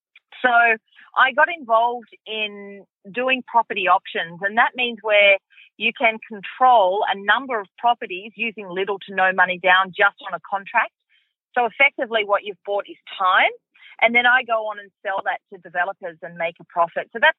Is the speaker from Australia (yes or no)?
yes; Sydney, New South Wales, Australia; So I grew up out in Western Sydney and I was kicked out of school in year 7.